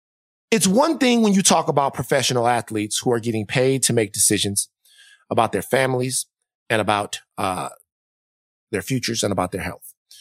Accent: Baton Rouge, Louisiana, United States; I bleed purple and gold because I'm from Baton Rouge. I like LSU. Went to LSU.

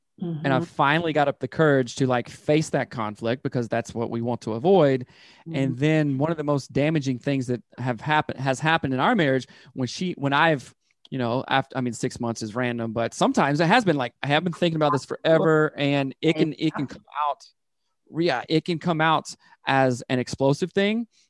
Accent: the South, United States; I grew up in the South. So I really like it when I make dinner most nights for people and us all sitting down at the table.

